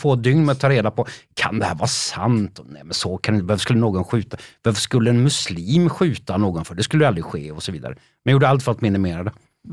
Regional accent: Trollhättan, Västra Götaland County, Sweden; also born or lived in Kalmar; Ja, jag är född i Kalmar, men jag uppväxte i Trollhättan.

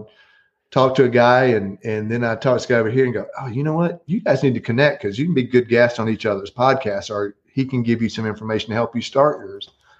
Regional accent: Myrtle Beach, South Carolina, United States; My years growing up in Myrtle Beach

